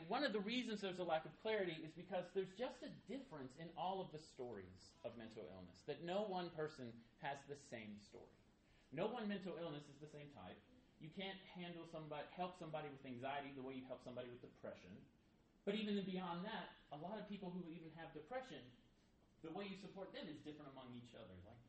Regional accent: Alabama, United States; Well, Auburn lost at the football game. I'm from Alabama, so that should never make anyone sad.

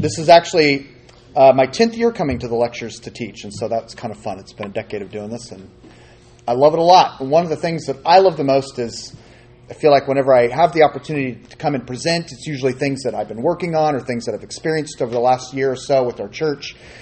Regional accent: Portland, Oregon, United States; I'm sorry. I'm from the Portland, Oregon area, Westside Church of Christ in Beaverton, Oregon.

